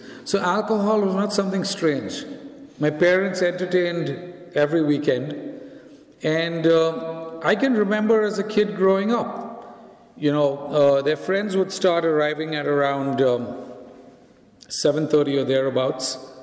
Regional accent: India; English is a second language; the flyer did say I'm from India, and I guess you figured out from my accent by now that I'm not from around here.

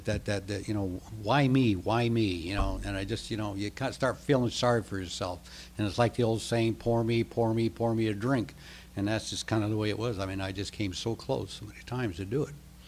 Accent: Iowa, United States; And he was from Iowa, and I was from Iowa.

